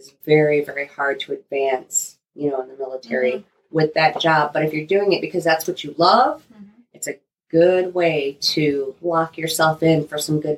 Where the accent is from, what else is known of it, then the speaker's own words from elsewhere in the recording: Michigan, United States; I grew up for the most part in Southwest Michigan. I did a little bit of time up by Detroit